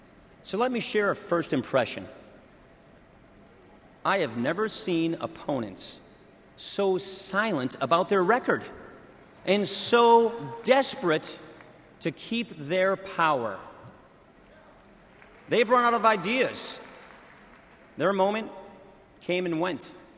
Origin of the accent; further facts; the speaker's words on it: Janesville, Wisconsin, United States; My home state voted for President Obama. When he talked about change, many people liked the sound of it, especially in Janesville, where we were about to lose a major factory. A lot of guys I went to high school with worked at that GM plant.